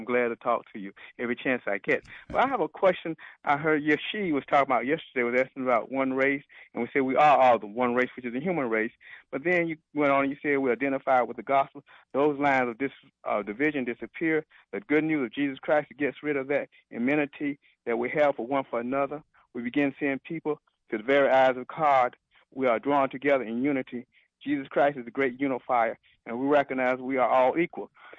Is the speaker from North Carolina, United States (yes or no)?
yes; North Carolina, United States; especially where I live, I'm from North Carolina, that stuff is good.